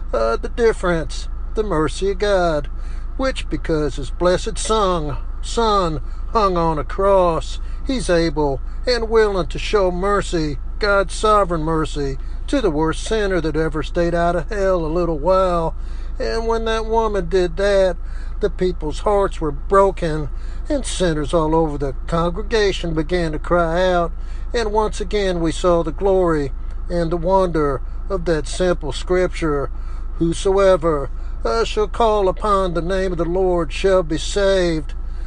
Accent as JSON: {"language": "English", "region": "Southern United States", "country": "United States", "said": "I said, yes, I'm from the South, and I'm preaching here."}